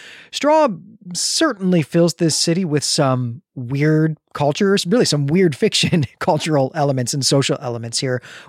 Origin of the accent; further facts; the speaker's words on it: Chicago, Illinois, United States; Chicago's my hometown.